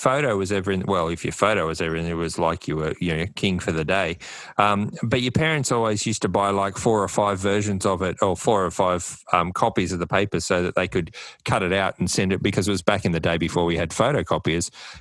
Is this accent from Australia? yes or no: yes; New South Wales, Australia; when I grew up in New South Wales, we weren't too far from the Queensland border.